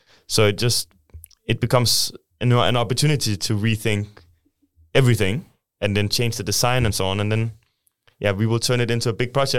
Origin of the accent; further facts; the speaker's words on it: Denmark; That's my home country, yes.